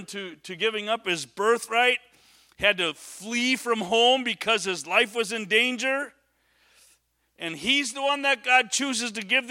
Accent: Menasha, Wisconsin, United States; I was on one side of my hometown, Menasha

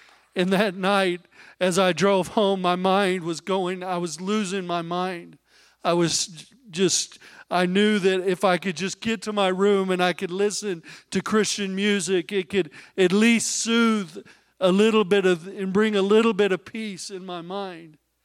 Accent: Oklahoma, United States; also born or lived in Japan; my wife and I grew up in Oklahoma. I was actually born in Japan. So I have a little label behind my collar that says made in Japan.

